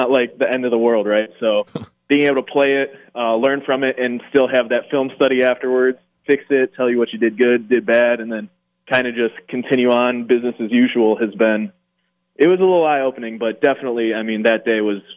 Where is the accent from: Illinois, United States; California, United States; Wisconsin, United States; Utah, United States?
Wisconsin, United States; Green Bay; you know, growing up in Green Bay to epitomize, like, your goals and dreams really being realized like that. Just because the Packers mean so much to that community.